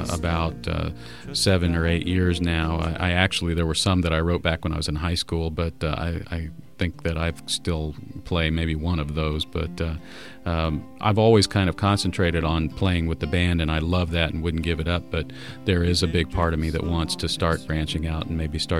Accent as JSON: {"language": "English", "town": "Chapel Hill", "region": "North Carolina", "country": "United States", "tie": "born or raised there", "said": "Personally, I was raised in Chapel Hill, North Carolina, and that was big"}